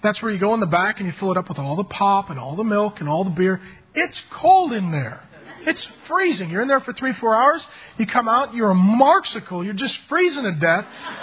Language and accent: English; SeaTac, Washington, United States; I was 15. I wanted a job to make money. It came from a poor family. I grew up down in SeaTac by the strip club.